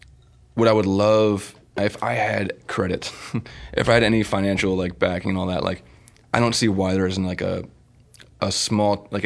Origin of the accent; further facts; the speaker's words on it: Albany, New York, United States; moved away as an adult; now in San Francisco, United States; I moved out from Albany to San Francisco in 2005.